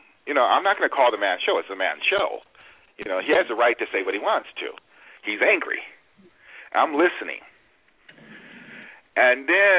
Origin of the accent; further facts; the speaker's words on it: Ventura, California, United States; Now, the town he was killed in, I was raised in. I was raised in Ventura, California.